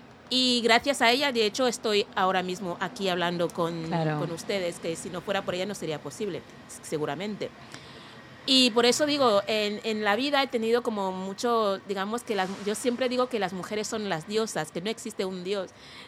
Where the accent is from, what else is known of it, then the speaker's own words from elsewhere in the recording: Equatorial Guinea; Spanish is a second language; also born or lived in Africa; yo soy una mujer guineana de la etnia Fang y esa es mi cultura. También hablo de otras culturas de los países africanos, porque yo crecí en 3 países diferentes de África, incluido el mío.